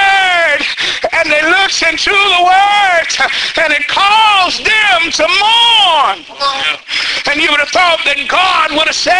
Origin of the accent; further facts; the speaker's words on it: Pauls Valley, Oklahoma, United States; I have a murder for my hometown, Paul's Valley. I'm from Oklahoma City.